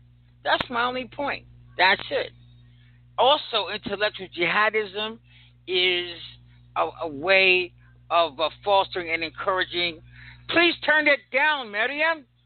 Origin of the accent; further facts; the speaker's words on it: United States; As American Muslims, we have an idea. You know, we are people. This is our country.